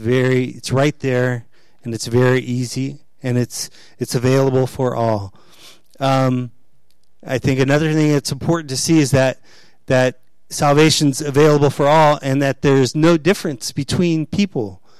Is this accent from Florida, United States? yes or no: yes; Miami, Florida, United States; Or growing up in Miami, you know, if I was Jewish or if I was Hispanic or whatever, Haitian.